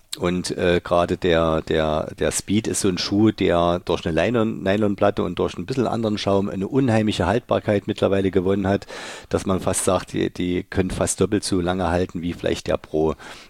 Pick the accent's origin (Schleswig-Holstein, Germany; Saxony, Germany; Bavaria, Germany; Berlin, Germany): Saxony, Germany; Leipzig; Wir kommen beide von Dynamo Leipzig, und ich komme aus Dölitz und er aus Marienbrunn.